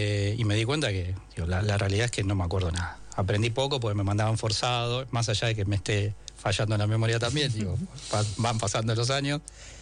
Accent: Argentina; yo soy argentino, quiero ser igual que todos, no quiero destacar. Pero bueno, uno con la aportación de cara y esas cosas era difícil de disimular.

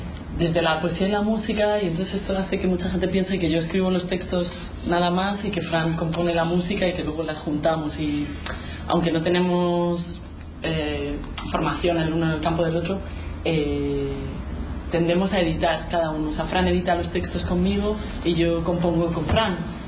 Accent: Madrid, Community of Madrid, Spain; yo soy de Madrid y me he criado en Madrid. Y no sé si tengo un súper acento de Madrid. Tengo varios giros, pero bueno, también mi familia es de Galicia. Entonces el gallego es otra lengua que conozco.

